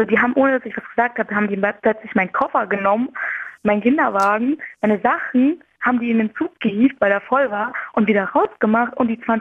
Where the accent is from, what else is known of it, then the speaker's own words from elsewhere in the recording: Berlin, Germany; ich komme aus Berlin. Aber ich würde nie behaupten, ich bin ein Berliner, weil ich sage gerne, wenn man mich fragt, ich komme aus Berlin, kein Stolz, Hauptstadt.